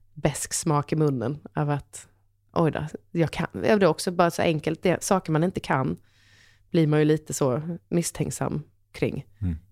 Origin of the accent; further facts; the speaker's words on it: Halland County, Sweden; jag är en hallänning